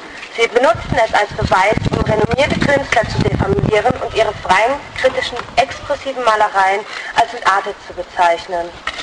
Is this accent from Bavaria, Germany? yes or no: no; Mannheim, Baden-Württemberg, Germany; weil ich gebürtige Mannheimerin bin, auch zu wissen, was damals passiert ist.